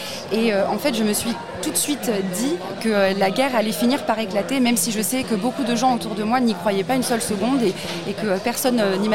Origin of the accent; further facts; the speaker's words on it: Ukraine; moved away; je suis arrivée de l'Ukraine quelques jours seulement avant que la guerre éclate